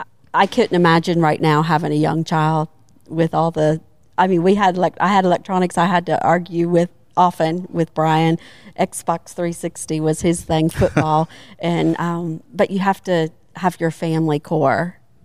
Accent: Ohio, United States; moved away; when I moved here from Ohio originally.

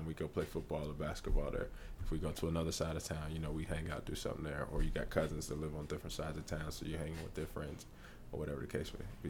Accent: Charlotte, North Carolina, United States; It's a lot of love. It's a lot of pride. It wasn't as transient. So people from Charlotte were actually from Charlotte, not like Atlanta where you got people from all over the place.

